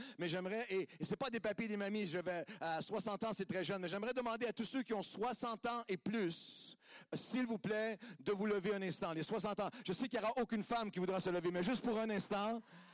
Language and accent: French; Quebec, Canada; Nous venons du Québec tous les deux et nous avons été à partout dans le monde ensemble.